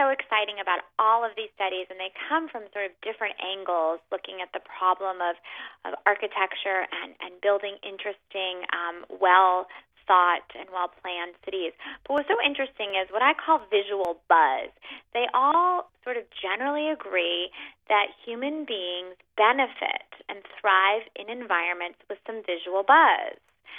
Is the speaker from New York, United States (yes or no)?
yes; New York City, New York, United States; I'm from New York City, and we often lament that it's Chase Bank after Starbucks after Chase Bank